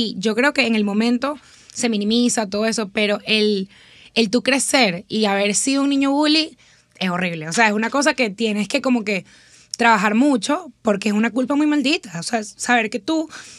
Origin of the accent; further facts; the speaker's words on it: Venezuela; Yo era una niña que crecí en Venezuela, gordita, pelito rulo